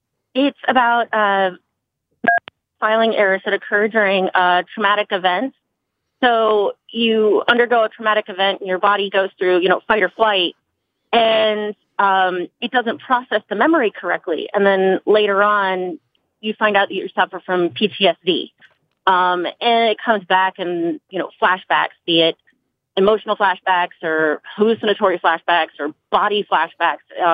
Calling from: Fredericksburg, Virginia, United States; I'm calling from Virginia.

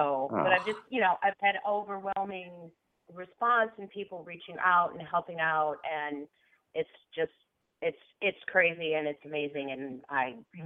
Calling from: Michigan, United States; from Michigan.

